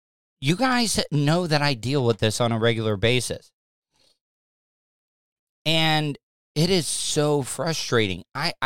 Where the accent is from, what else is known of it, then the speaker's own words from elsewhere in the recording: DeLeon Springs, Florida, United States; I remember, like, growing up in DeLeon Springs, we had a lot of that sulfur-smelling water that you would get right out of the tap.